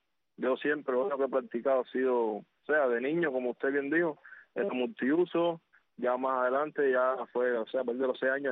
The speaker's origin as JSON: {"language": "Spanish", "region": "Pinar del Río", "country": "Cuba", "tie": "born or raised there", "said": "Y yo me crié en Pinar del Río, como bien ya habíamos hablado, en un barrio que le dicen El Rancho."}